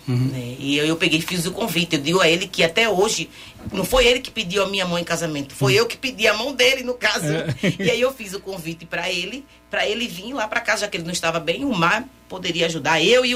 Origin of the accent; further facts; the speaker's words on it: Porto de Galinhas, Pernambuco, Brazil; E ele perguntou de onde eu era. Eu disse, eu sou de Porto de Galinha.